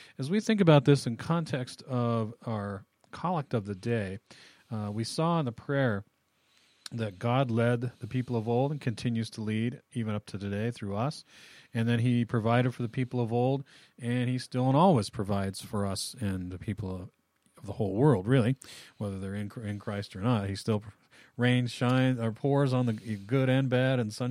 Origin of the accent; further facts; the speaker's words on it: Wyoming, United States; growing up in Wyoming, I have a different opinion of mountain size than most people's.